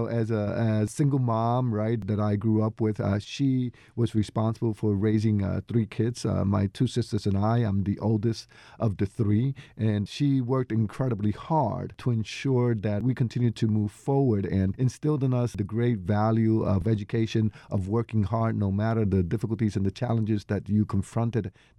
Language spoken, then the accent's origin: English; Arecibo, Puerto Rico; born there; I was born in Puerto Rico in this town called Arecibo.